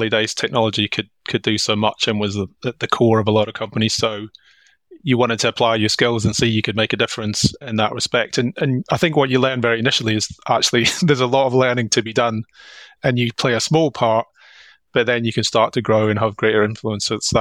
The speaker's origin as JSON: {"language": "English", "region": "Scotland", "country": "United Kingdom", "said": "So you can tell by my funny accent, I'm from Scotland."}